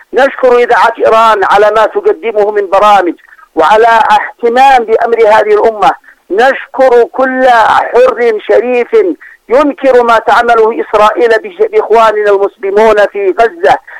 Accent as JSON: {"language": "Arabic", "country": "Yemen", "said": "نحن كشعب يمني كأمة تحمل هم هذه"}